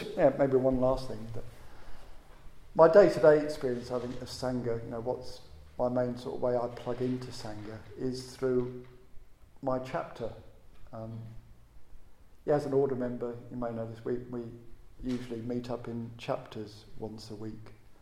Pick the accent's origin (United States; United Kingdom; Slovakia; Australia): United Kingdom; England; You know, we're all English.